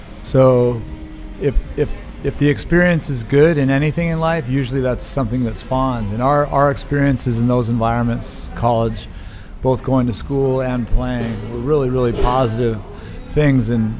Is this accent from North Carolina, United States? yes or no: no; Long Beach, California, United States; Well, this is going to age me, but I grew up in Long Beach, as you said, and so the Lakers were the team that I watched